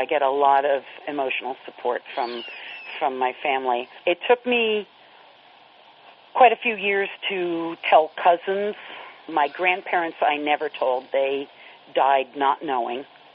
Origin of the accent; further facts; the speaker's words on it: New York, United States; also born or lived in Florida, United States; they're in New York and in Florida, places I've lived and where I grew up in New York.